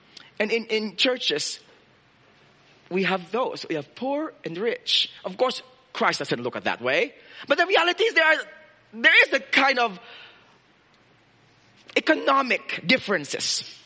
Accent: Philippines; moved away; And I feel that when I came here, I never felt like I'm Filipino. Never. I'm sure you're struggling sometimes with my accent.

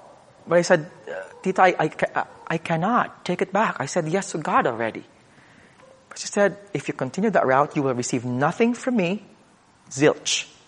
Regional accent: Philippines; As a Filipino, you don't know what it means, dearly beloved.

